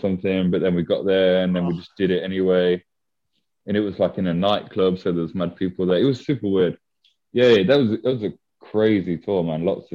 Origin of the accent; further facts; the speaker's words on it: England, United Kingdom; I'm trying to make myself a cup of tea because I'm English